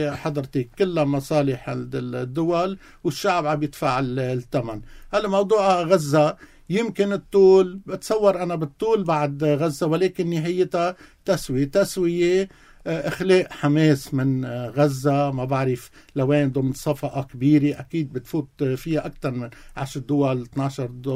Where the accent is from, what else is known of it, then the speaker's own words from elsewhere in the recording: Lebanon; نحن لبنانية